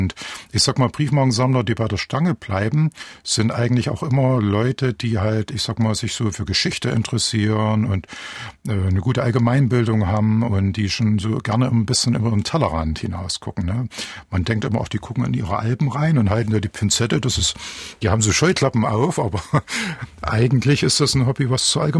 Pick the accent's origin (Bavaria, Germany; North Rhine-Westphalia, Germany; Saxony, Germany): Saxony, Germany; Marienberg; Ich bin ja im Erzgebirge aufgewachsen, in Marienberg. Es war immerhin eine Kreisstadt.